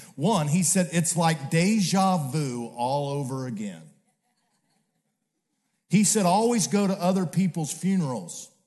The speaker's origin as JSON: {"language": "English", "region": "Midwest", "country": "United States", "tie": "born or raised there", "said": "I was raised in the Midwest. I just am not used to this West Coast stuff."}